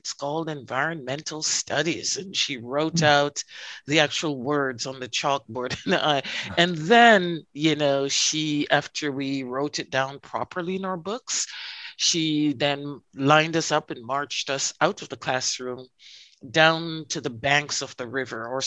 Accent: Jamaica; I was actually born on a slave plantation, as I've discovered recently in doing family genealogical history in rural Jamaica. And I stayed in the rural parts for the first 11 years of my life.

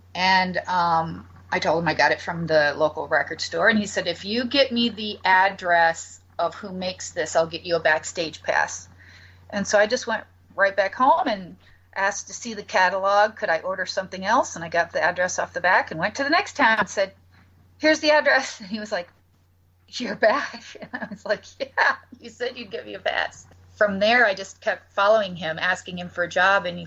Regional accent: Battle Creek, Michigan, United States; I grew up in Battle Creek, Michigan.

